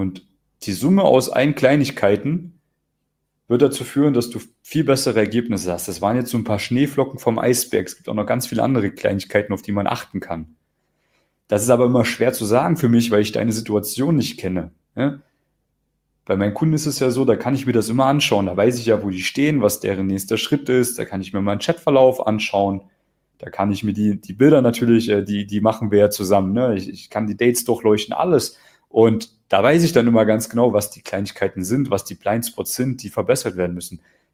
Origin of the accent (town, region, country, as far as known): East Germany, Germany